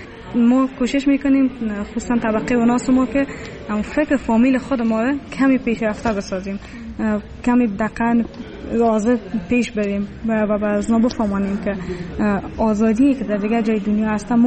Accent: Afghanistan; مردم تا میشنون که ما افغان هستیم از ما فرار میکنن

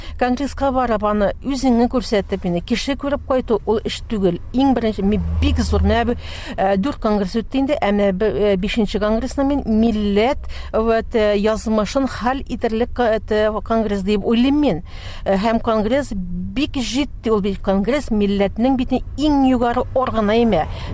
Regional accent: Yevshirma, Tatarstan, Russia; born there; also born or lived in Kazan / Astrakhan; язмышым тумышым буенча Чистай Татарстан, Чистай районы, Евшерма авылына Гаис Хакинның авылдашы. Физик яктан мин Евшермәдә тудым. Инде рухи яктан мин Казанда җитештем һәм инде милли хәрәкәт лидеры булып Астраханда җитештем.

